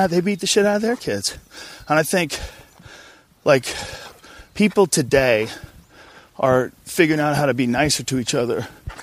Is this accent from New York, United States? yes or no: no; Boston, Massachusetts, United States; I had a buddy when I grew up with in Boston